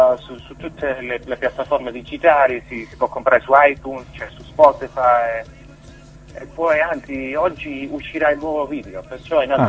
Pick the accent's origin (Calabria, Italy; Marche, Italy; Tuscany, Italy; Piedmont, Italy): Calabria, Italy; Cosenza; Io sono originario di Cosenza, si sente dall'accento. ho fatto le scuole elementari e superiori a Cosenza, poi sono trasferito di Arco Rosso.